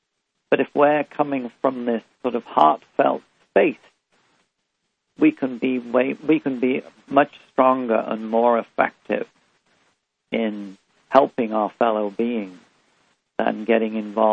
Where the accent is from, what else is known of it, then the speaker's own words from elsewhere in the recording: Liverpool, North West England, United Kingdom; I have my mother's horse that I grew up with in Liverpool, England.